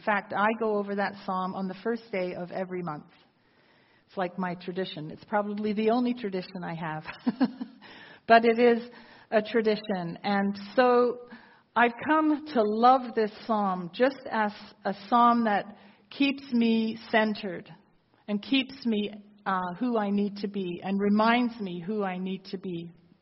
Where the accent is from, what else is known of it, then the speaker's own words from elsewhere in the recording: England, United Kingdom; And that's part of who we are as English people.